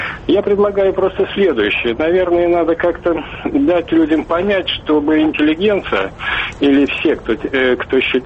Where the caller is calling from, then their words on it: Leningrad Oblast, Russia; Ленинградская область.